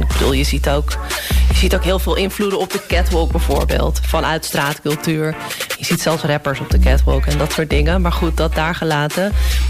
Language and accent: Dutch; Amsterdam, North Holland, Netherlands; We komen uit de Bijlmer.